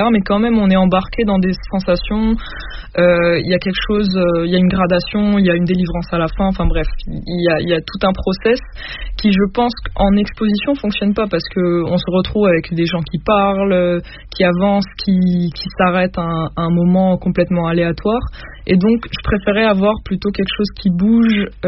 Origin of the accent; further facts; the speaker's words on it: Morocco; c'est un film où on peut vraiment se projeter, en tout cas quand on vient du Maroc.